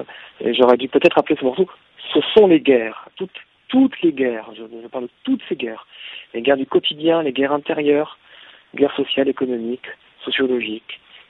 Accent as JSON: {"language": "French", "town": "Paris", "region": "Île-de-France", "country": "France", "said": "moi par exemple en tant que Parisien, je vivais"}